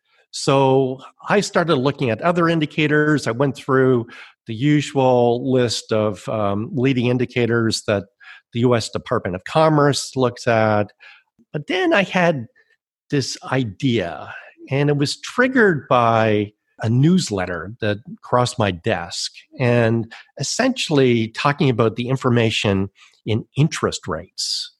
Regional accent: Toronto, Ontario, Canada; Well, I grew up in Canada. I'm a native of Toronto.

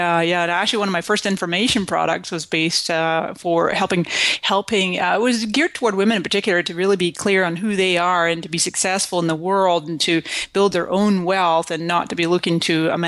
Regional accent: Scotland, United Kingdom; moved away as an adult; also born or lived in Canada; now in California, United States; I came to this country in 1999 from Scotland, mm-hmm. and before that I was born in Canada.

